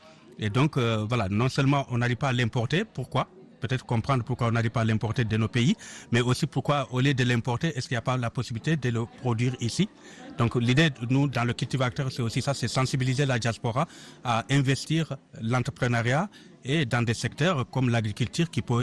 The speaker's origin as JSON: {"language": "French", "town": "Wompou", "region": "Guidimaka", "country": "Mauritania", "lives_now": "Bondy, France", "said": "Je suis soninké de Mauritanie, de Guidimara, dans un village qui s'appelle Wompou."}